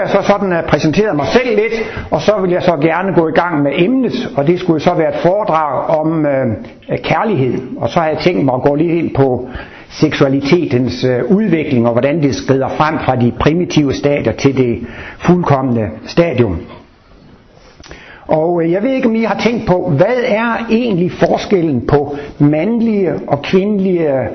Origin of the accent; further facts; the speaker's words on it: Jutland, Denmark; now in Sweden; 65 år, men jeg føler mig som en 85-årig. Men som sagt, så er jeg jo fra Jylland, og jeg har nogle gange sagt til svenskerne, jeg er jyde.